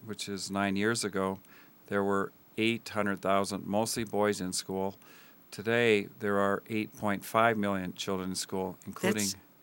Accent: Tanzania; As a child, I grew up in Africa, in Tanzania, 15 years.

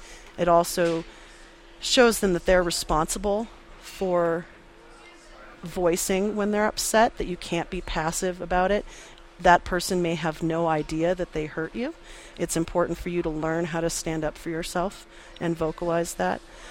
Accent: Santa Fe, New Mexico, United States; Well, I'm from Santa Fe

